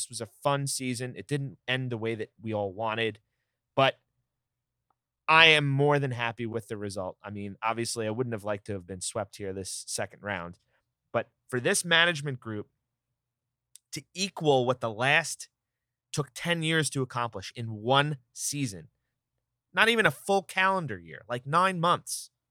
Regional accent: New York, United States; accent: New York; any typical Islander fan or New Yorker even, right? Because I'm sure that my New York accent comes out from time to time.

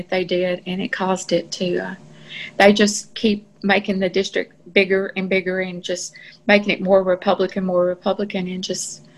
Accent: Texas, United States; We moved out to Fannin County 3 years ago from Ellis County, which I was born and raised in Ellis County.

